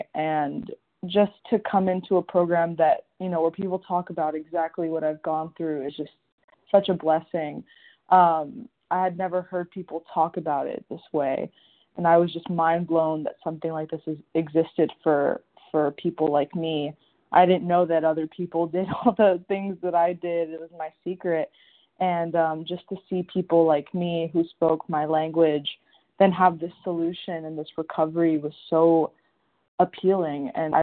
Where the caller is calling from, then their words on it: Tallahassee, Florida, United States; I'm from calling from Tallahassee, Florida.